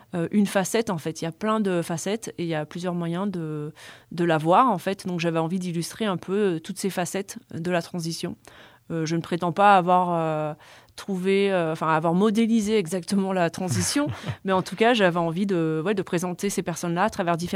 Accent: Auvergne-Rhône-Alpes, France; moved away as an adult; moi, je suis née dans la Drôme, donc ouais. je suis vraiment de la campagne. Je suis née dans un petit village de 1000 habitants, donc je connais bien, j'y ai vécu 18 ans.

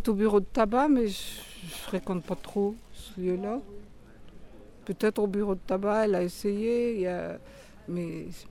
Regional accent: Germany; Je retourne de temps en temps, je viens d'Allemagne, je retourne de temps en temps

